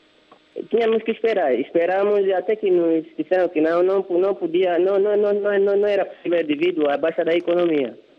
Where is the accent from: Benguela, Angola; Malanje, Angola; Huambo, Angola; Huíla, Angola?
Huambo, Angola; now in Lunda Norte, Angola; Sim, eu sou natural do Uambo, mas neste momento encontro-me na província da Luanda Norte.